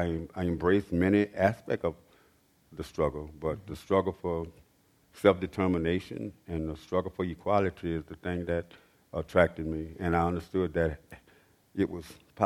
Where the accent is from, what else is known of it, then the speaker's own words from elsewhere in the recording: the South, United States; being a post, you know, World War II baby growing up in the South, Jim Crow was really everywhere.